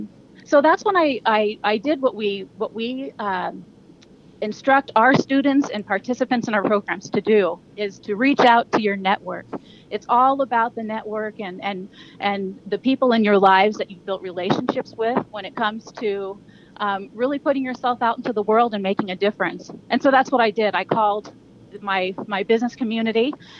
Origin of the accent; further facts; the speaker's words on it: California, United States; I grew up in Nevada County, which is, I'm a country girl up in the woods, and was raised off-grid and homeschooled and trained horses.